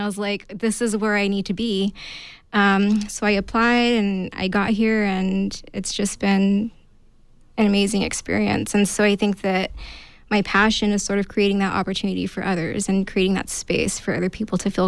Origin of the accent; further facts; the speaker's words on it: Fresno, California, United States; Well, I grew up in Fresno, which is about 90 minutes away from three different national parks. And as a youth, I never visited any of those spaces.